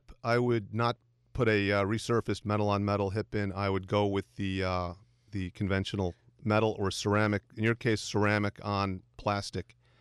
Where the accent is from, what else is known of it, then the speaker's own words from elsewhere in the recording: Pittsfield, Massachusetts, United States; Oh, my God. I actually did. I can't believe it.